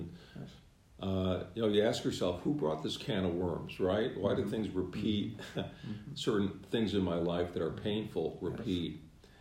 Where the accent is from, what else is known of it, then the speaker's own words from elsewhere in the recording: Chicago, Illinois, United States; I mean, I'm from Chicago. And from a kind of tough part of the north side of Chicago is where I grew up.